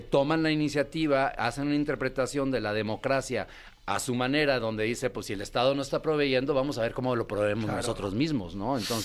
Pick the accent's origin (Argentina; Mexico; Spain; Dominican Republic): Mexico; Culiacán, Sinaloa; accent: norteño; Yo soy de Culiacán.